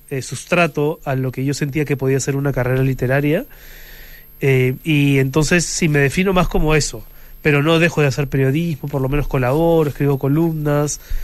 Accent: Peru; muchos de los libros que se han escrito fuera del Perú han resultado decisivos para entender quiénes somos los peruanos.

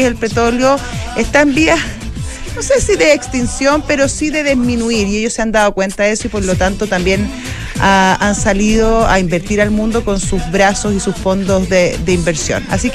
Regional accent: Chile

